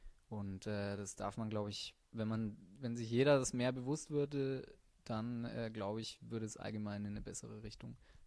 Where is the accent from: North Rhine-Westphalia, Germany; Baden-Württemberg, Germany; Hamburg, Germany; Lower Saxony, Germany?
North Rhine-Westphalia, Germany; Cologne; Als Kölner ist man da ganz gut bedient, ja.